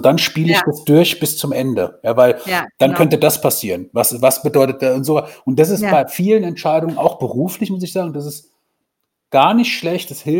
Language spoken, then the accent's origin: German; Frankfurt, Hesse, Germany; aber habe ich als Frankfurter überhaupt kein Verständnis für, wie man nach Frankfurt fahren kann und nicht ins Eichkatzel gehen kann.